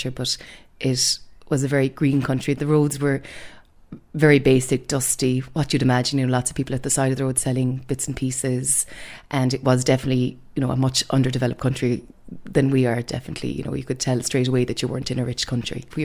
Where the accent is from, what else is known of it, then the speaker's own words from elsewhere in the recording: Ireland; But because we're Irish, you get to skip that queue